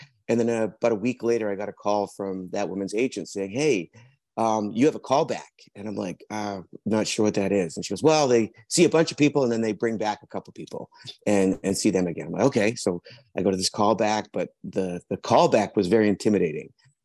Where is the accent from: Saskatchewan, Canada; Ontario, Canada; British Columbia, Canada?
British Columbia, Canada; also born or lived in England; now in Vancouver, Canada; I'm originally from England. I was adopted at birth. And then through a series of family things, we ended up moving to Canada when I was about 7. I grew up on Vancouver Island, high school and college, and then moved to Vancouver in 1991.